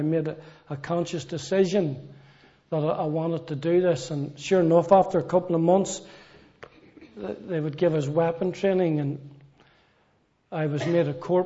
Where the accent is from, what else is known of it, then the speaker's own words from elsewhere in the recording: Belfast, Northern Ireland, United Kingdom; now in Manchester, United Kingdom; I come from Belfast, Northern Ireland, and I grew up as a boy there. I was only 12 or 13 or so when the Troubles began.